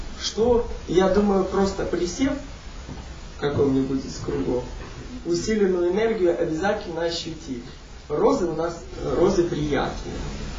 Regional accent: Ukraine; Мы с Украины. У нас есть поместье.

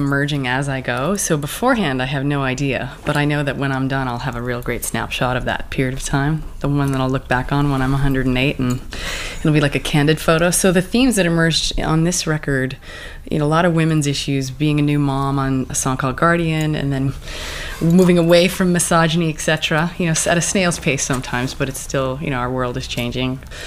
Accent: Canada; also born or lived in Germany; Being a Canadian, I lived in Germany as a child, and I travel a lot

